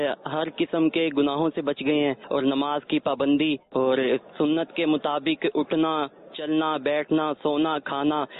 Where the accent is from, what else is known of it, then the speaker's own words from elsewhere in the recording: Multan, Punjab, Pakistan; ملتان شریف سے 30 دن کے لیے اعتکاف کے لیے آیا ہوں.